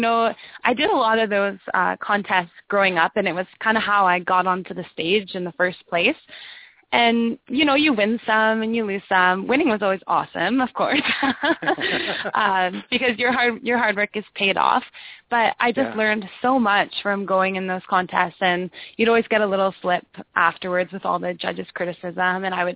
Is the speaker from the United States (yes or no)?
no; Listowel, Ontario, Canada; especially my hometown in Listowel, jump behind me and support me on that one